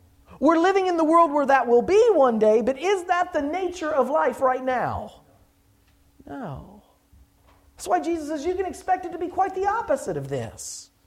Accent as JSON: {"language": "English", "country": "United States", "said": "I'm from the States, so I can be that, say that."}